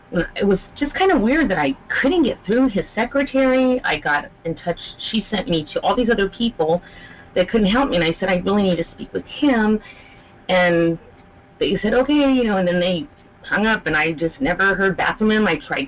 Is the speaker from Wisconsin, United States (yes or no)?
no; California, United States; I'm from California.